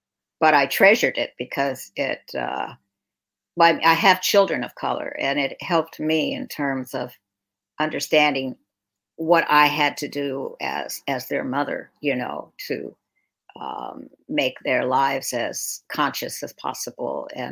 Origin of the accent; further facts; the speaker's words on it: Portland, Oregon, United States; And I want to tell people that I grew up in Portland, where you live.